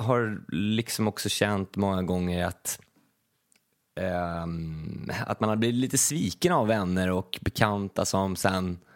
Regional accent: Stockholm, Stockholm County, Sweden; jag som var från innerstan, en hyresrätt i innerstan, kände liksom där, jag kom ju från Östermalm, Karlaplan.

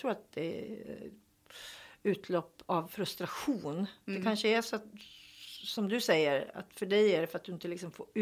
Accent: Hudiksvall, Gävleborg County, Sweden; jag var hemma i Hudiksvall för några veckor sedan.

